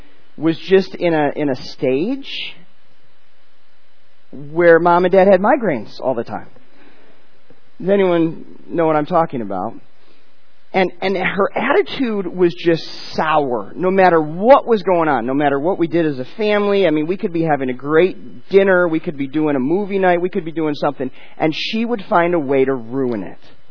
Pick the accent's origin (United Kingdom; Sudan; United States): United States; Buffalo, New York; born and raised in Buffalo, crazy about the Bills.